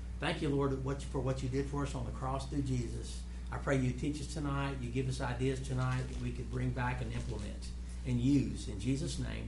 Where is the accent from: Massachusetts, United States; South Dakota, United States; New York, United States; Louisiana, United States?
Louisiana, United States; Monroe; I'm from Monroe, Louisiana.